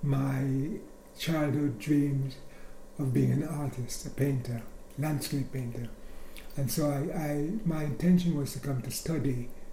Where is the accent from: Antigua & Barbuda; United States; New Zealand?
Antigua & Barbuda; moved away as an adult; I was born in Antigua in the Caribbean and grew up most of my life there until I was 18. After that, I went to St. Kitts and to become a police officer for the Leeward Islands Police Force.